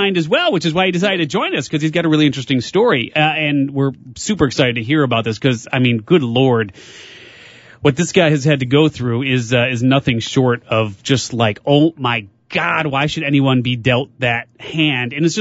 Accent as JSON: {"language": "English", "town": "Chicago", "region": "Illinois", "country": "United States", "lives_now": "San Diego, United States", "said": "I'm from Chicago. So as you guys know, I came here, or maybe if you're just listening for the first time here, now you know, I just came to San Diego for the first time about a year plus ago."}